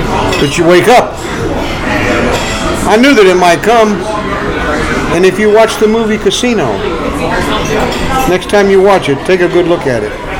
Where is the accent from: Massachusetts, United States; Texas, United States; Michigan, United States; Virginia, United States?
Texas, United States; I was from Texas.